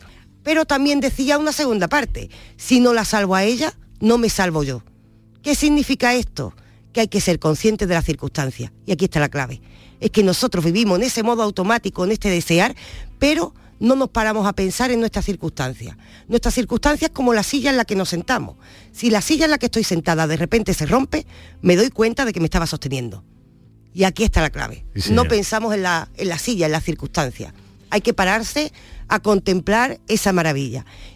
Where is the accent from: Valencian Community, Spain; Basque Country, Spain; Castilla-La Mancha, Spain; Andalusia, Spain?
Andalusia, Spain; San Fernando; now in Seville, Spain; a mí me ha pasado al salir de mi tierra, fíjate tú, yo llegué aquí queriendo ver todo lo de Sevilla por bonito y después hice el ejercicio de, al volver a San Fernando